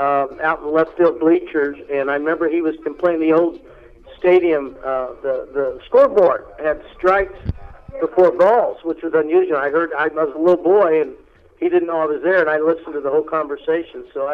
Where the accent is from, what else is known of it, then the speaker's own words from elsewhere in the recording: Kansas City, Missouri, United States; now in Portland, United States; I'm passionate about baseball, what it did for me growing up in Kansas City.